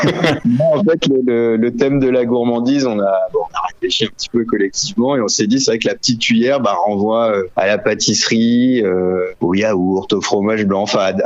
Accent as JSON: {"language": "French", "town": "Boulogne-sur-Mer", "region": "Hauts-de-France", "country": "France", "also_born_or_lived": "Lille", "said": "on n'est pas originaire de la région. À la base, on est plutôt de Lille, Boulogne-sur-Mer, pour ma part. Mais par contre, on est dans l'Aisne depuis déjà une dizaine d'années. Avant d'être en Thiérache, on était pas très loin de Laon, dans le pays de Serres."}